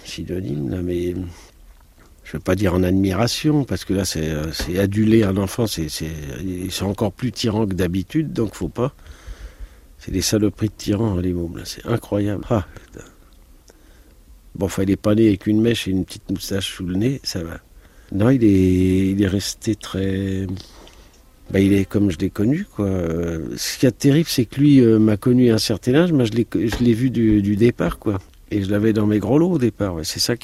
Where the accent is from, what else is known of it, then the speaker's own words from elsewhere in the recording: Corsica, France; Je suis corse et je suis fier de l'être.